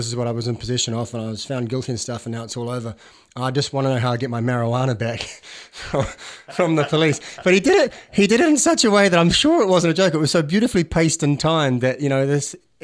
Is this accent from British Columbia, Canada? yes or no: no; Hamilton, Ontario, Canada; I grew up in Hamilton and cultural wasteland as it was. Maybe not so now, but it definitely was then. And just I came up here to go to university